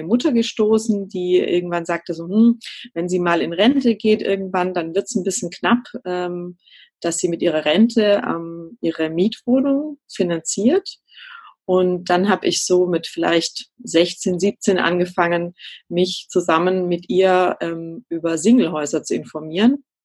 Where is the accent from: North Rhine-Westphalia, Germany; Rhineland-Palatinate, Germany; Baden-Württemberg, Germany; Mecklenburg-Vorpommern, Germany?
Baden-Württemberg, Germany; ich komme aus der Nähe von Stuttgart, aus einem kleinen Dorf im schönen Remstal und lebe aber die letzten 20 Jahre relativ ortsungebunden an unterschiedlichen Ländern auch und Orten in Deutschland.